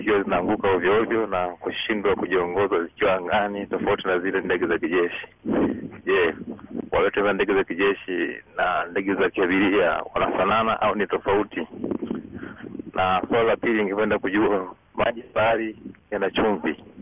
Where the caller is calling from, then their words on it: Songea, Ruvuma, Tanzania; natokea Songea, Ruvuma, Tanzania.